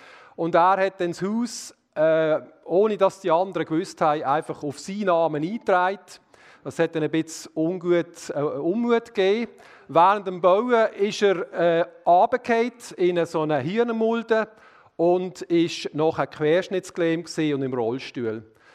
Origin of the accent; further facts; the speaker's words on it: Trentino-Alto Adige, Italy; Die spielt in Norditalien, um genau zu sein, genau in meiner Heimat, dort wo ich herkomme. Zwei Dörfer weiter.